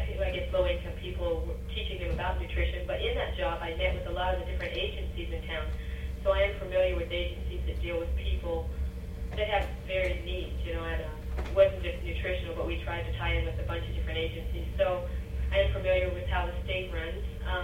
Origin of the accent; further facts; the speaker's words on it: Fairbanks, Alaska, United States; I'm a lifelong Alaskan. I was born in Fairbanks, and my family homesteaded here.